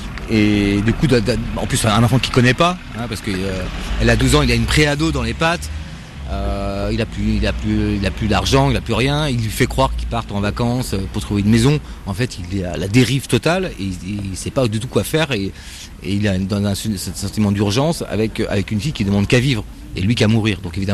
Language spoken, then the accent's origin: French; Brittany, France; Bon, moi, je suis breton.